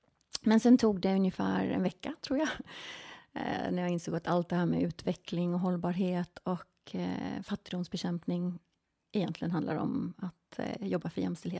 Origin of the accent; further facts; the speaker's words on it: Tyresö, Stockholm County, Sweden; moved away as an adult; also born or lived in Spain / England / Los Angeles, United States; Jag är uppväxt här i Sverige, i Tyresö. Kom från egentligen en ganska religiös familj. Ja. Och flyttade när jag var 18 år, flyttade jag utomlands.